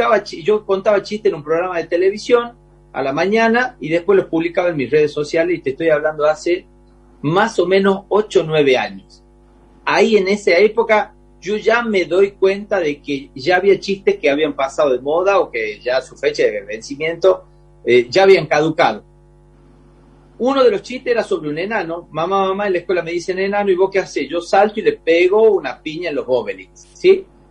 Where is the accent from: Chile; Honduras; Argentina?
Argentina; Famaillá, Tucumán; yo creo que por ahí viene el humor del apodo en mi pueblo, en Famaillá.